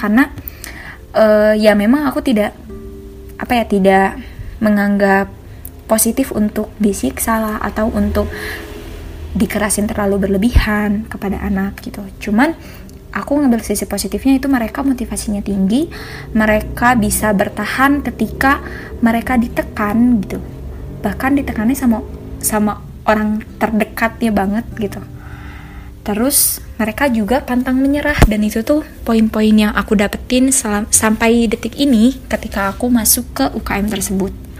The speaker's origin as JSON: {"language": "Indonesian", "region": "West Java", "country": "Indonesia", "said": "sedangkan aku sendiri emang orang Sunda. Aku tinggal di Cimahi juga, emang asli banget orang Sunda gitu."}